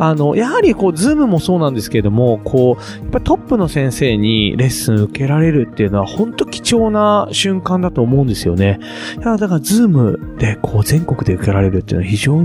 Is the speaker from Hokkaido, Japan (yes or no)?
no; Aichi, Japan; 僕あの出身が愛知、愛知は岐阜なので、はい、あの宿徳大学でしたので、